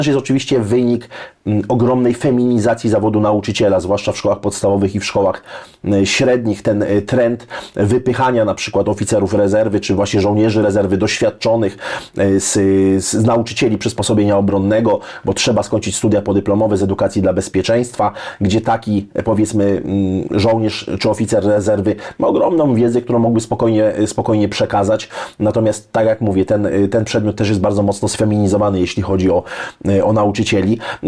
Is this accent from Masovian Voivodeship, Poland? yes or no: no; Częstochowa, Silesian Voivodeship, Poland; bo ja się wychowałem w robotniczej dzielnicy Częstochowy na częstochowskim Rakowie